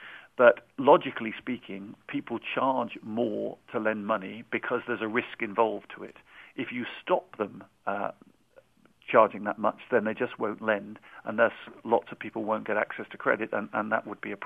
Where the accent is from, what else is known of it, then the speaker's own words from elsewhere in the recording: England, United Kingdom; And I hesitate as an Englishman to give any advice to America